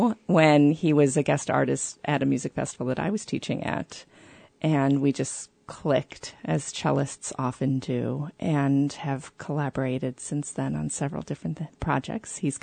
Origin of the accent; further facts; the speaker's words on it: Chicago, Illinois, United States; No, I grew up in Chicago in the suburbs.